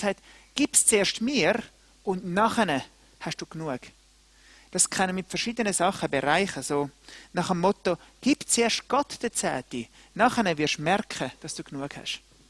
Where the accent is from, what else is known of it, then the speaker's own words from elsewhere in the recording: Neftenbach, Zurich, Switzerland; als ich als Jugendlicher in Neftenbach war, hatte es einen Bach, der ist immer so spannend zum Spielen.